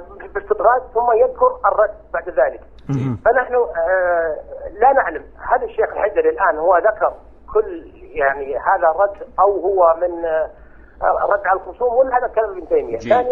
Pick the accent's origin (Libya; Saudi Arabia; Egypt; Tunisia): Saudi Arabia; نحن من السعودية